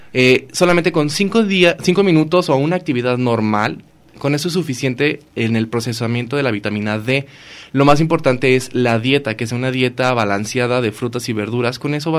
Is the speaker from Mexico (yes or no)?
yes; Mexico; como nosotros mexicanos, generalmente todos podemos broncearnos